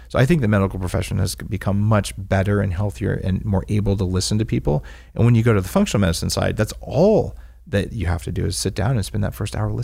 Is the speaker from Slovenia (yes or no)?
no; New Mexico, United States; As a kid growing up in New Mexico, I'm spending time in the forest, or more likely the desert.